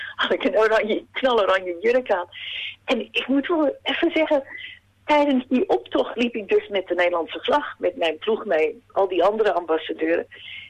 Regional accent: Netherlands; now in Ballarat, Australia; in mijn geval kom ik dus uit Nederland oorspronkelijk.

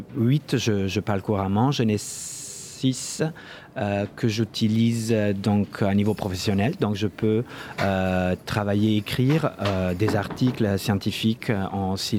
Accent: northern Italy, Italy; first language Valoche; French is a second language; Donc, ma langue maternelle, c'est justement le valoche, qui est une langue minoritaire qui est en train de disparaître.

